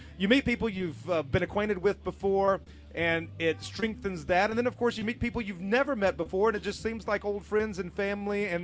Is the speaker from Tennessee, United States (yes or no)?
yes; Memphis, Tennessee, United States; Well, of course, I come from Memphis, so you got to understand what I'm comparing it to.